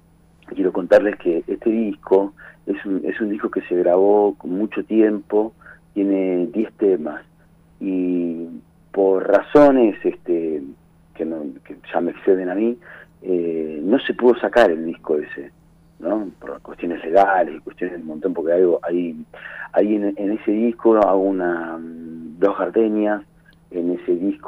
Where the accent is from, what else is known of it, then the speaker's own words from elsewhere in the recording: Buenos Aires Province, Argentina; como cantador argentino, porque yo soy argentino de la provincia de Buenos Aires